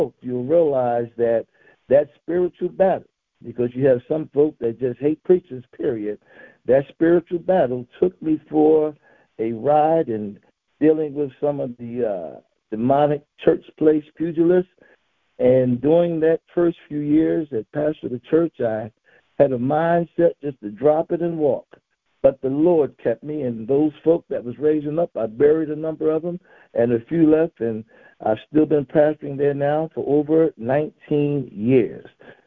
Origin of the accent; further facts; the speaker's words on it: Philadelphia, Pennsylvania, United States; For me, my brothers, it began growing up in North Philadelphia, right in the height of the internal gang wars that was going on